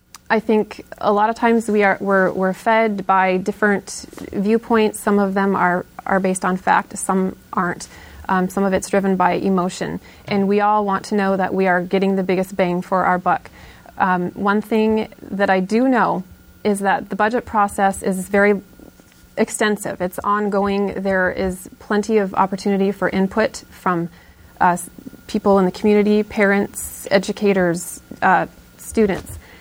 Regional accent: Nenana, Alaska, United States; Well, first of all, I grew up in a very small community here in Alaska. I grew up in Nenana, and I came to college here at the University of Alaska

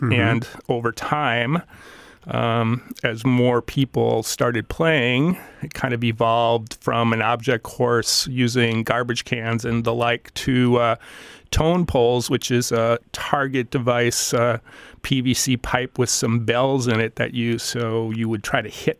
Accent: Wisconsin, United States; Well, I grew up in Wisconsin, and Frisbee was sort of my toy of choice with my friends.

